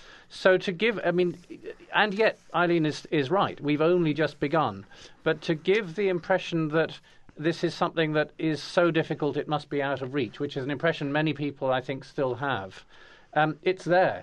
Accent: North East England, United Kingdom; I grew up in Tyneside in the northeast of England, which at that time was one of the most depressed places in Europe.

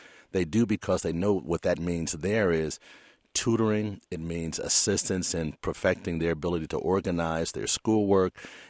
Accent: St. Louis, Missouri, United States; much like the one I grew up with in St. Louis, Missouri, in which the special education was a class.

